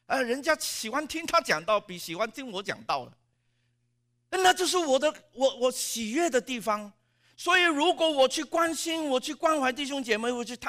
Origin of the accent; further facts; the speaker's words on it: Hong Kong; born there; 我是香港生的上海人，我们叫自己叫香港仔